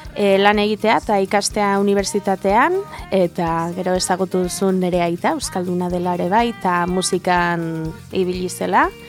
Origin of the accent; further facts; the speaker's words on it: Boise, Idaho, United States; etxean asko hitz egiten genuen txikitan, nere gurasoek lagundu zuten Boiseko ikastola sortzen, eta ba, txikitatik daukagu ohitura euskera hitz egiteko